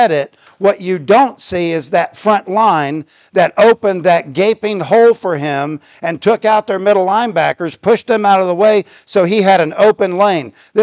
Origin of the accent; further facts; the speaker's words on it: Florida, United States; I always liked Miami because I grew up in Florida.